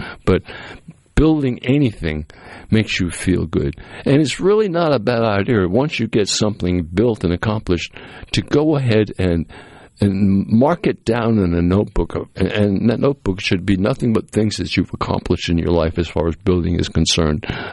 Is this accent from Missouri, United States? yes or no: no; Cape Cod, Massachusetts, United States; But, growing up in the Cape, it was a great place to grow up.